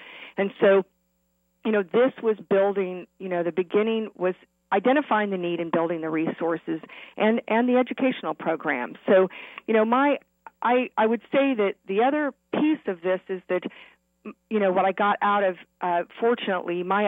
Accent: Kansas, United States; I was raised in the Midwest, and we were involved with animals, wildlife, and domestic dogs and cats. And in fact, my family started the first Humane Society in Central Kansas when I was a teenager.

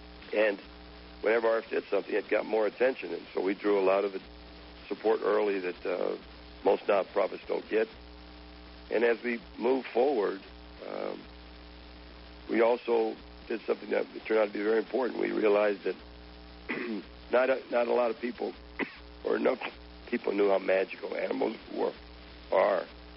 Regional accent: Tampa, Florida, United States; I was raised in Tampa with my folks and my sister.

